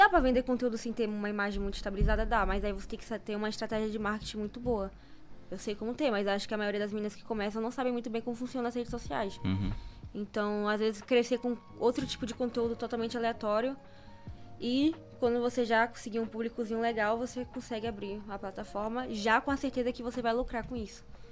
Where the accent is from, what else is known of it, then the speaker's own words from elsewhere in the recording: Salvador, Bahia, Brazil; Eu tenho 23 anos, sou natural de Salvador, Bahia.